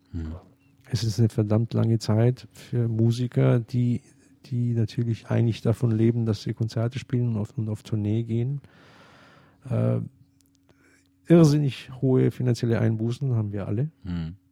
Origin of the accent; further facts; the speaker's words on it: Nuremberg, Bavaria, Germany; ich bin in Nürnberg aufgewachsen und ich hatte den damals kennengelernt.